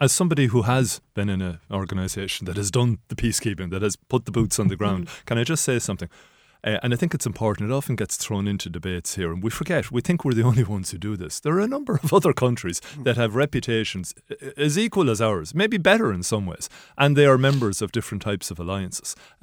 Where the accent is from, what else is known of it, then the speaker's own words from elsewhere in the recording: Ireland; I've been in various places where they don't really pay much attention to the fact that I'm Irish.